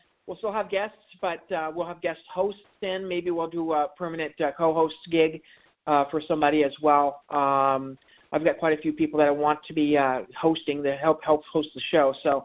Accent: Montana, United States; I had mentioned I was from Montana and all that as well.

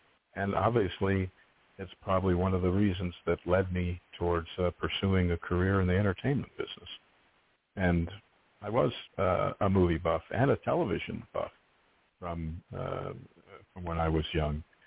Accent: Pittsburgh, Pennsylvania, United States; Because I was I grew up in Pittsburgh, and the thought of ending up working in Hollywood in motion pictures and television was quite a ways off.

